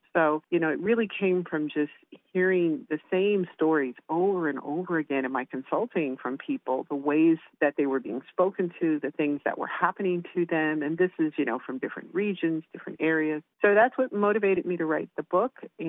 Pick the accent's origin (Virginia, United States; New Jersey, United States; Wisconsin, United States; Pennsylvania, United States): Wisconsin, United States; Milwaukee; moved away as an adult; now in Portland, United States; I'm originally from the Midwest, so moving to Oregon and Portland wasn't that big of a shock for me, right? Because I'm from the industrial Midwest and from Milwaukee, Wisconsin.